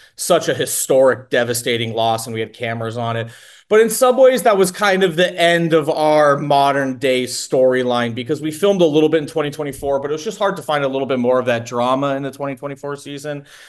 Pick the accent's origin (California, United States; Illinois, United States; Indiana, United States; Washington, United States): California, United States; Los Angeles; I grew up in Los Angeles in the late 90s, I honestly didn't really grow up rooting for an NFL team just because I didn't have one.